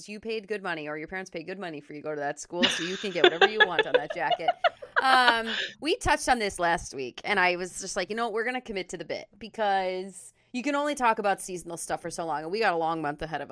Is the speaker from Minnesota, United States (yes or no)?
yes; Minnesota, United States; At least we grew up in Minnesota, that's for sure.